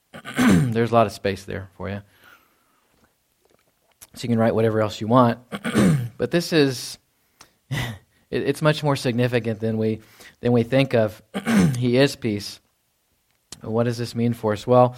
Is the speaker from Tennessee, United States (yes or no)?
no; Texas, United States; And so there's a story back from my home state. There were a group of brave young women that got together in Denton, Texas